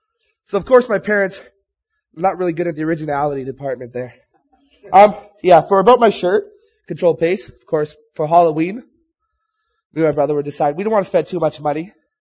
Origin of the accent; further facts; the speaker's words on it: Sudbury, Ontario, Canada; I am from Sudbury.